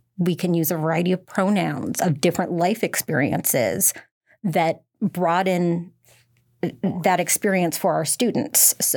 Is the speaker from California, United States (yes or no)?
no; Wisconsin, United States; I come from Wisconsin